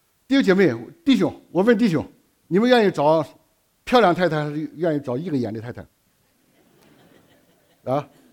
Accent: China; 我们中国人说人以民以食为天

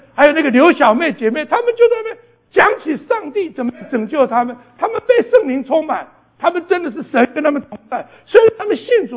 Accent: China; 我们大陆人就是猛拍照

